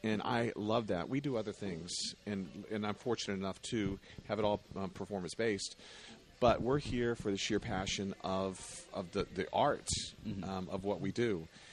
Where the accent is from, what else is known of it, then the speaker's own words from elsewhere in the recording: the South, United States; I'm from the South, so I know line dancing.